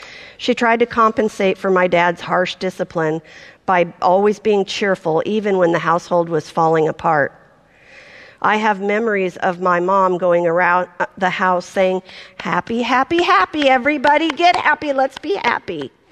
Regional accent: Portland, United States; I was born in Portland. I grew up near the airport, and I lived in the same house until I got married at 18.

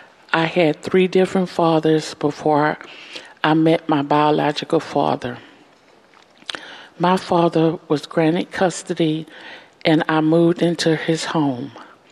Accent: Houston, Texas, United States; Okay, I am from Houston, Texas, and I lived with my mother on the south side of Houston.

